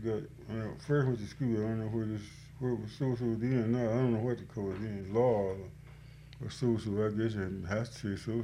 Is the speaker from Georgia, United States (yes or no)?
no; Mississippi, United States; born there; I was born in Jones County, Edgewood Hill. Right back over on the hill over there.